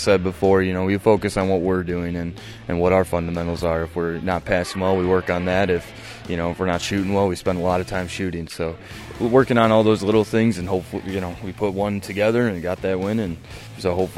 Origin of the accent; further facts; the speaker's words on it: Dixon, Illinois, United States; I grew up in Dixon, Illinois. I went and graduated from Dixon.